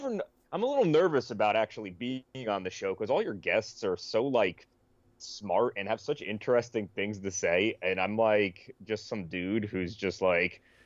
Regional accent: New Jersey, United States; I grew up in New Jersey. I'm gonna probably about 30 miles outside of the city, outside of New York. just to geographically place it. So like Northeast New Jersey.

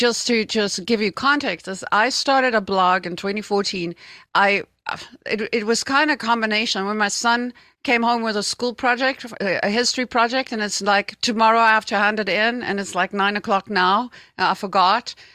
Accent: South Africa; And he looked at me, he said, you're South Africa. I said, yeah, you heard my accent.

